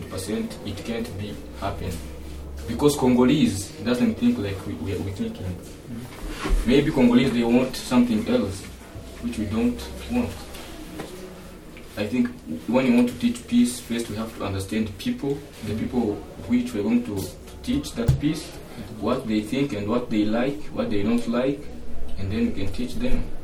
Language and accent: English; Gisenyi, Western Province, Rwanda; English is a second language; me, I'm from Gisenyi